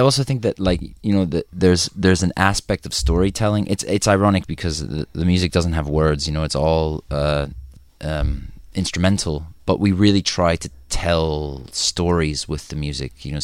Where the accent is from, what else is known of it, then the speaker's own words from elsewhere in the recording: Chicago, Illinois, United States; moved away as an adult; also born or lived in New York City, United States; And then at 18, I went away to university and I moved from Chicago to New York City.